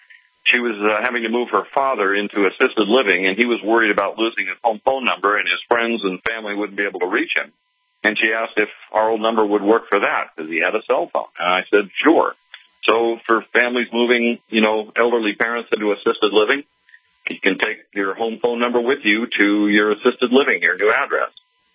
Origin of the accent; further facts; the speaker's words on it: Grand Forks, North Dakota, United States; also born or lived in Tioga; Well, I was born in Tioga, North Dakota, Scott, and I was raised in Grand Forks. Went through high school and college there.